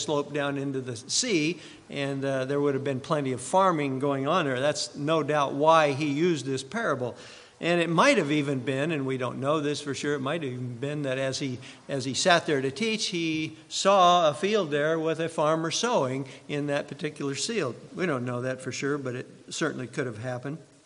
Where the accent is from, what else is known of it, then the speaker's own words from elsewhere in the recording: Iowa, United States; also born or lived in Idaho; I came from Iowa in the middle of cornfield country. And I came from Southwick, Idaho in the middle of wheat country.